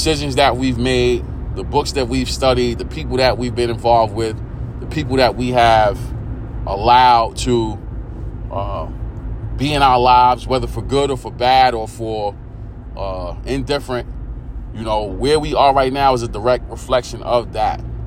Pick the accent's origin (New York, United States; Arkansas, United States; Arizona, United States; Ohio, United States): New York, United States; East New York; You know, we're in East New York, but we don't say we're from East New York. We're from pink houses.